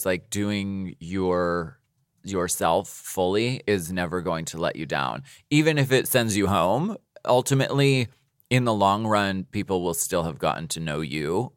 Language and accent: English; New York, United States; I'm Italian. I'm from New York. Forgotten the gays. I'm Italian. It's funny. I'm Italian.